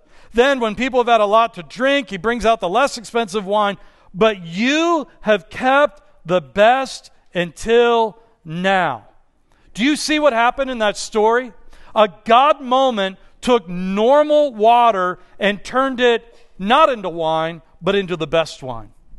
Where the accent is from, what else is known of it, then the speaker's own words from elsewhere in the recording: Pittsburgh, Pennsylvania, United States; I get to learn and eat foods that I didn't even know they existed growing up in Pittsburgh